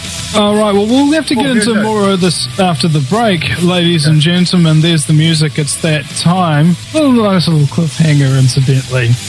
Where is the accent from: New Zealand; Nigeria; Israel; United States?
New Zealand; You know, we're broadcasting live from the future. We're from New Zealand. It's all ready tomorrow.